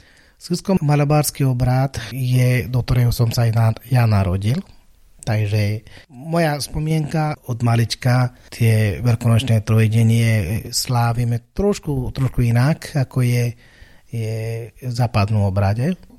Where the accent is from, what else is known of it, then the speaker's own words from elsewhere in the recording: Kerala, India; Slovak is a second language; Pochádzam z Indie, juhozápadnej časti. V Indii je 29 štátov. Ten štát, ktorého pochádzam, sa volá Kerala. To je úplne na juhu, ako taký malý štát pri Arabskom zálive.